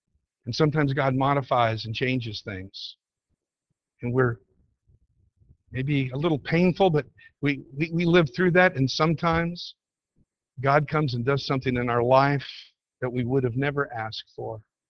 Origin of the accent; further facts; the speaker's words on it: California, United States; I really knew, you know, I'm a Californian. I need to go back to California